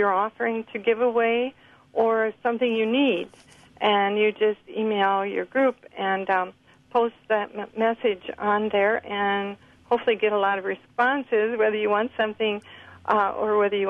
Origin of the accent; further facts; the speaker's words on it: Platteville, Wisconsin, United States; I'm from Platteville